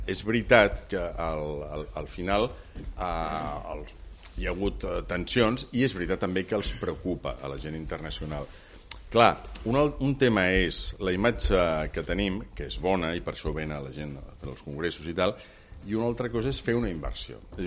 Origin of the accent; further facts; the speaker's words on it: Barcelona, Catalonia, Spain; born there; jo vaig néixer a Barcelona